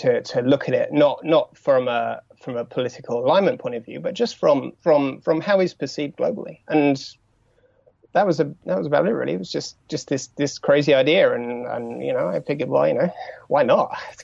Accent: England, United Kingdom; It's a bit like saying, "Oh, you know, because I'm English,"

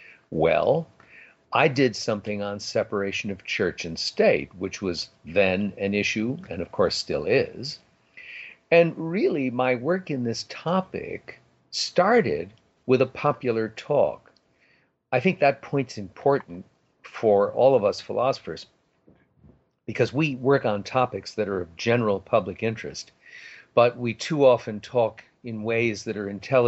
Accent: New York City, New York, United States; I grew up in New York City

